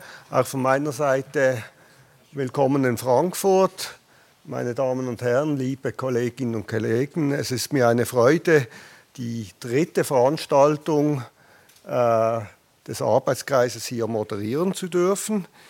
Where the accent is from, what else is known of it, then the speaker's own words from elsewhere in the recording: Basel, Basel-Stadt, Switzerland; den ich noch aus seiner aktiven Fußballerzeit in meiner Heimatstadt kenne, selber noch im damaligen alten Joggeli seine Spiele verfolgt habe.